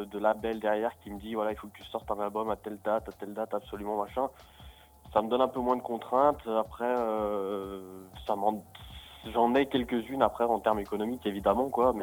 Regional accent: Saint-Étienne, Auvergne-Rhône-Alpes, France; je suis de Saint-Etienne.

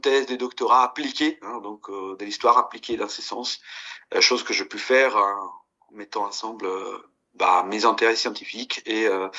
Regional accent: Veneto, Italy; French is a second language; mon bac que j'ai passé à Venise parce que je suis italien d'origine et je suis grandi dans la terre ferme vénitienne.

